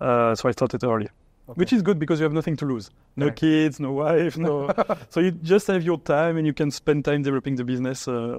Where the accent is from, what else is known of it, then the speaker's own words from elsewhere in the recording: Wallonia, Belgium; first language French; English is a second language; In Belgium. So it's a small country, Belgium. In the French part of Belgium.